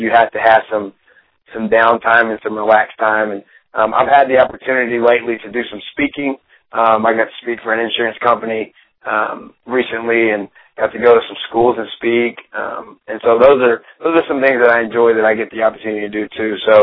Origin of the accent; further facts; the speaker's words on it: Alabama, United States; I'm a huge college football fan, and I grew up in Alabama, so I'm a big-time Alabama football fan.